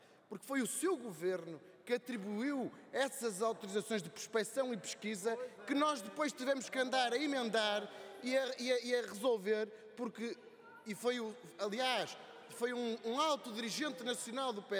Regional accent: Minho, Portugal; sabe que eu também sou do Minho, também conheço muito bem a Serra da Arga

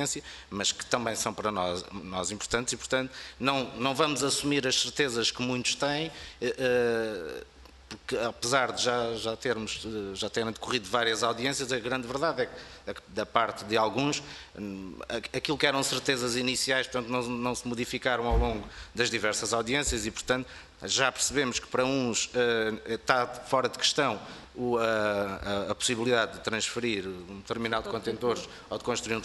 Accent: Setúbal, Portugal; no meu caso até porque sou de Setúbal

